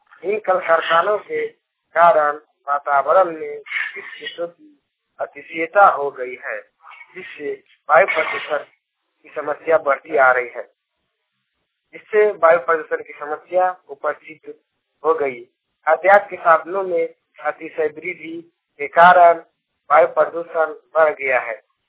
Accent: Tiliyadi, Bihar, India; ग्राम post तिलियाडी, थाना जाजा, जिला जमुई का निवासी हूँ।

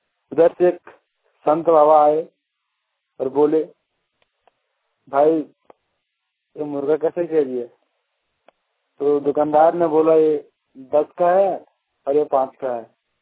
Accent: Jainagar, Jharkhand, India; मैं जयनगर कोडरमा से हूँ

